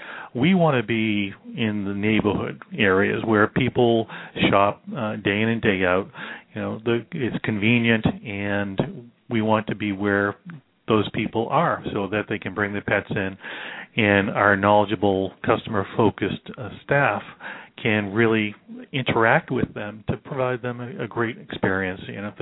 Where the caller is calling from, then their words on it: Livonia, Michigan, United States; I am calling from Livonia, Michigan.